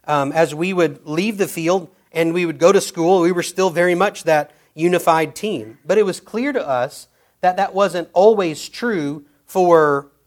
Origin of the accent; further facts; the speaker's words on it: North Little Rock, Arkansas, United States; So I grew up in central Arkansas, and my hometown of North Little Rock is a city made up demographically of both the well-off and the paycheck-to-paycheck.